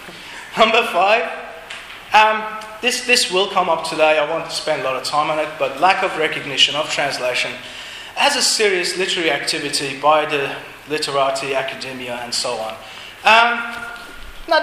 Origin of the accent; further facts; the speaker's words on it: Australia; despite my name and everything else, I'm an Australian